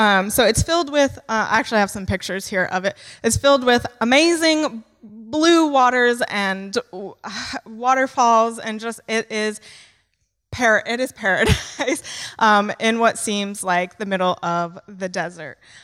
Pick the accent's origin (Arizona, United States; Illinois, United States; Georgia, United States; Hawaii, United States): Arizona, United States; If you don't know what part of America I am from, I'm from the western side of the states, from a place called Arizona.